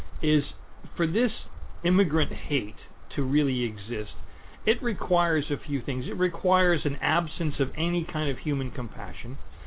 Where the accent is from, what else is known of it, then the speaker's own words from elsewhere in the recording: Pennsylvania, United States; My grandparents came to this country. I grew up in an immigrant community. In the community that I grew up in Pennsylvania, there were Russians and Hungarians and Poles and Russians and Czechs and Slovaks, Italians, Irish.